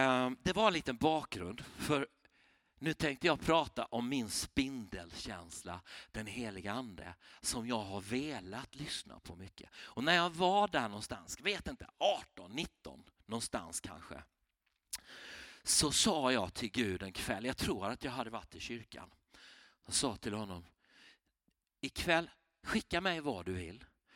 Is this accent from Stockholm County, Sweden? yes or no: no; Karlskrona, Blekinge, Sweden; Jag är uppvuxen i Karlskrona. Och Pingstkyrkan där.